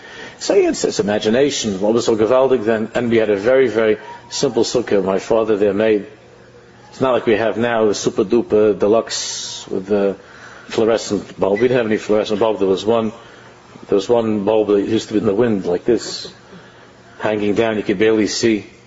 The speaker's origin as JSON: {"language": "English", "town": "Queens", "region": "New York", "country": "United States", "tie": "born or raised there", "said": "I remember where I grew up in Queens, in our neighborhood, there were only a few sukkahs in the whole neighborhood."}